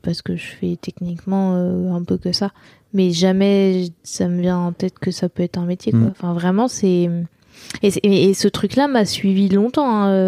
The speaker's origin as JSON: {"language": "French", "town": "Nantes", "region": "Pays de la Loire", "country": "France", "tie": "born or raised there", "said": "J'ai grandi à Nantes et à côté de Nantes."}